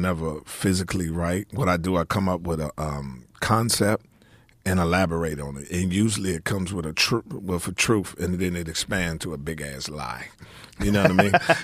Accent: Washington, District of Columbia, United States; At home. I'm from Washington, D.C., Southeast D.C.

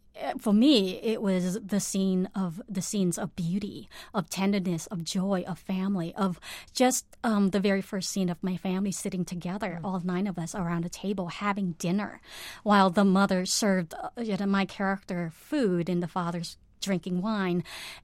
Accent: Cambodia; English is a second language; And so for me, I think as a child growing up in Cambodia, you live very much in your body.

